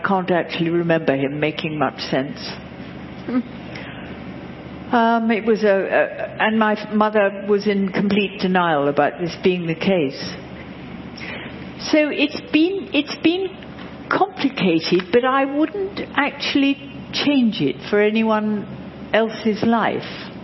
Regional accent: England, United Kingdom; born there; Well, I was born in the Second World War. My father, having begat me, had disappeared to India with his regiment, and he didn't reappear till I was nearly four, like a lot of people of my age in England.

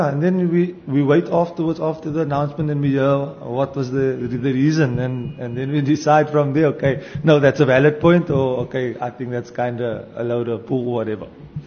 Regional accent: South Africa; for as long as I'm a South African

